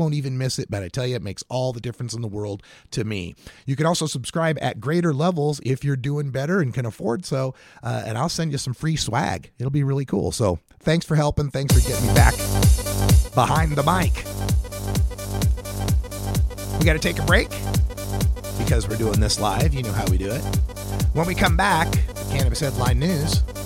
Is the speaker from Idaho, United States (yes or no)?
yes; Idaho, United States; I have to go off on my home state of Idaho for two stories that happened this weekend